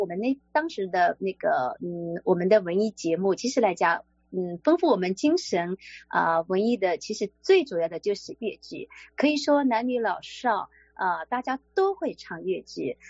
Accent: Daishan, Zhejiang, China; born there; 因为我自己是出生在一个海岛，就是舟山群岛，有一个岱山岛，那是一个海岛。

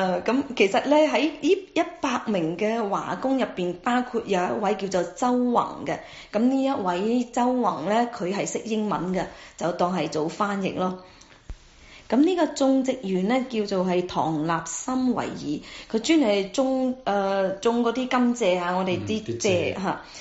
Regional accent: China; 我哋中國人依家都學精咗啦

